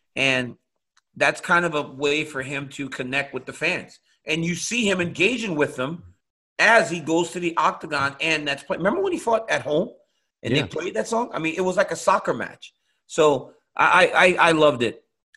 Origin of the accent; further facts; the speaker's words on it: United States; I'm American. Yeah, in America, football belongs to us.